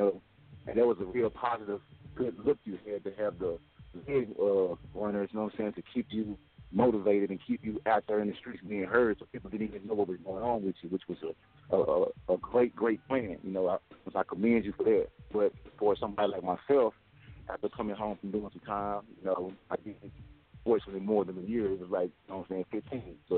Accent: Dallas, Texas, United States; I'm from Dallas, born and raised, you know what I'm saying? Triple D, you know what I'm saying?

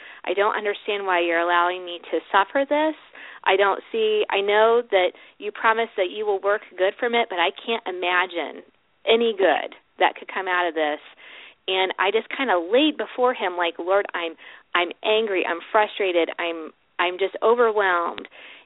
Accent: Columbus, Ohio, United States; Well, I grew up in Columbus, Ohio, and have lived in and around Ohio my whole life, and now I'm back in Columbus.

